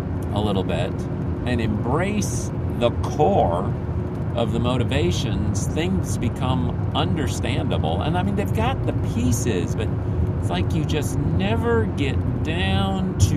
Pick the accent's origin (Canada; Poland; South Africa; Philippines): Philippines; now in United States; I grew up in the Philippines, and we were doing these trips back and forth with, you know, 4 or 5 years on, 1 year, 1 or 2 years back, 4 or 5 years on.